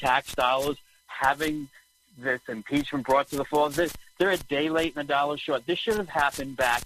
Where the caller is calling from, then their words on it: New Hampshire, United States; from New Hampshire.